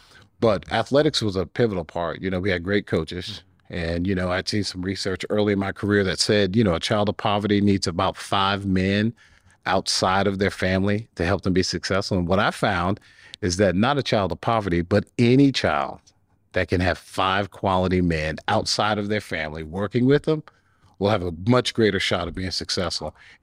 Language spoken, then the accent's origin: English; Bessemer, Alabama, United States; So, you know, I grew up in the Bessemer area, and, you know, court ordered integration.